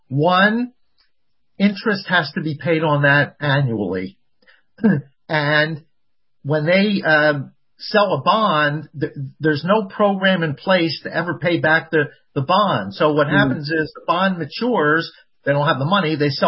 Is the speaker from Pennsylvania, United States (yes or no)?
yes; Philadelphia, Pennsylvania, United States; born there; I live near Philadelphia. I was born in Philadelphia.